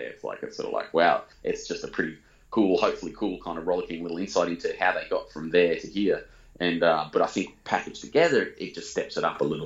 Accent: Brisbane, Queensland, Australia; There's a guy I really admire from my hometown, Brisbane.

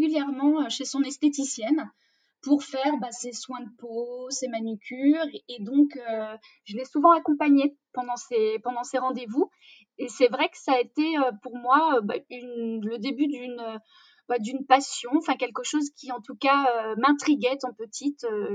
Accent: Grand Est, France; Alors moi je suis champenoise, d'où mon goût pour le champagne, hein. Voilà, donc je viens de la région du Champagne.

